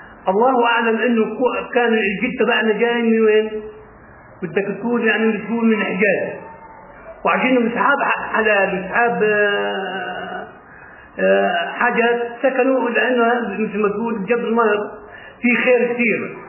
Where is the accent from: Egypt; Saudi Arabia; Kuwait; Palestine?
Palestine; Al-Jammasin al-Sharqiya; اسمي قريتي الجمسين الشرقية